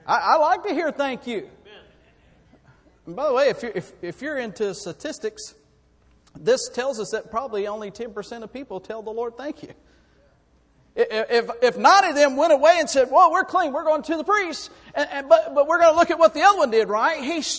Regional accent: United States; I love explosives. I'm an American.

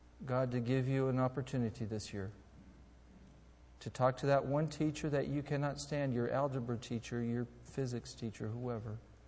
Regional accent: Brazil; I grew up in Brazil. I was born and raised in Brazil.

